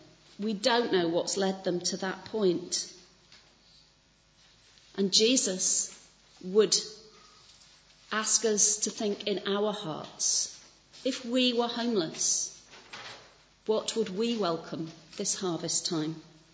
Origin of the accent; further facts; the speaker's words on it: Yorkshire and the Humber, United Kingdom; Yes, I'm a Yorkshire lass, and wisdom for me is far more about common sense.